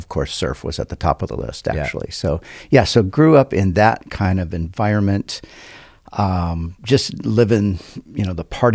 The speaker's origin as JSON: {"language": "English", "region": "California", "country": "United States", "tie": "born or raised there", "said": "Yeah, I grew up in the Southern California surf culture"}